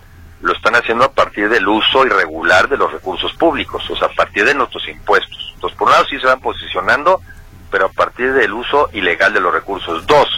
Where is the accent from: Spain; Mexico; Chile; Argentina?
Mexico; ¿Y qué nos toca a los mexicanos? Defenderlo, porque es defender nuestra opción como mexicanos a decidir nuestro destino.